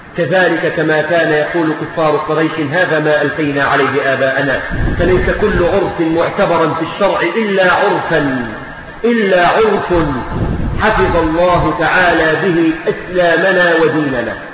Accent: Egypt; طبعا ده لو عندنا في مصر هيقول: أنت مستعجل على الهم بدري ليه؟

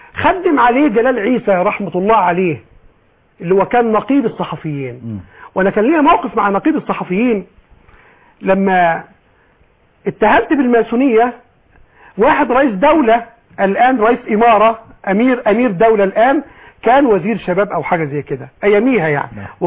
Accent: Egypt; لأن أنا مصري وأنا مسلم.

